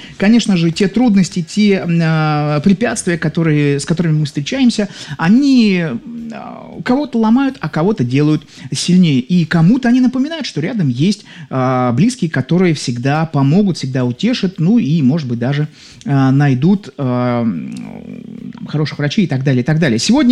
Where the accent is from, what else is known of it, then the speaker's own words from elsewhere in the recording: Saint Petersburg, Russia; я из Санкт-Петербурга.